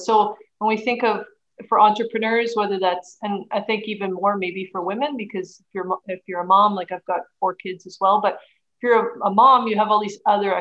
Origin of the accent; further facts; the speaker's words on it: Canada; And as you mentioned, I'm from Canada.